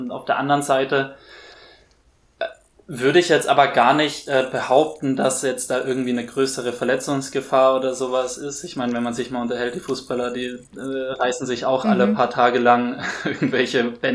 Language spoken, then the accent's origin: German; Hamburg, Germany; born there; ich bin in Hamburg geboren ursprünglich, bin ein großer HSV-Fan